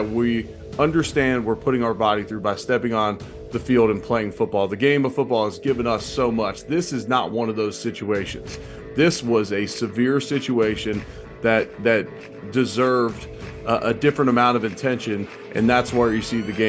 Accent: Cincinnati, Ohio, United States; I'm originally from Cincinnati.

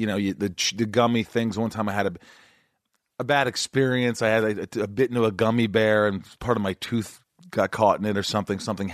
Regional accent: United States; I'm only here for a short time. I'm an American.

